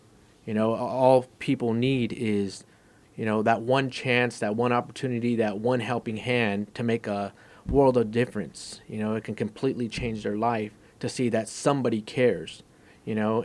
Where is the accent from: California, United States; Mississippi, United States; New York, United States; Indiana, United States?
California, United States; Again, growing up in California, being on Skid Row